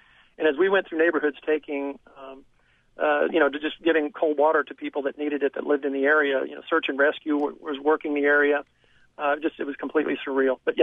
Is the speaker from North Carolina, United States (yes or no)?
no; Stillwater, Oklahoma, United States; We're from Stillwater, Oklahoma. We have a lot of connections in Joplin.